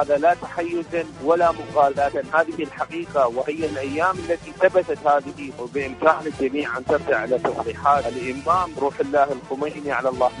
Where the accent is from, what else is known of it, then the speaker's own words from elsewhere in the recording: Iraq; من العراق